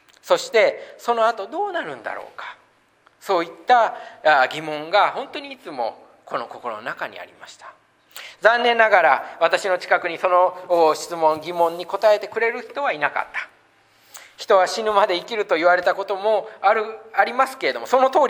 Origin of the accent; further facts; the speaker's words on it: Osaka, Japan; 日本で生まれ、日本語を話し、日本の教育を受ける。